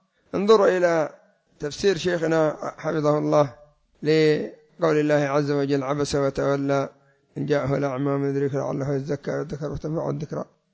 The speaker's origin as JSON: {"language": "Arabic", "country": "Yemen", "said": "وعندنا في اليمن ما يذكر الناس"}